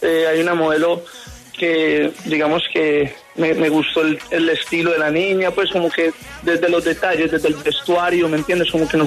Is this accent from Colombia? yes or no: yes; Colombia; toda mi tierrita, Colombia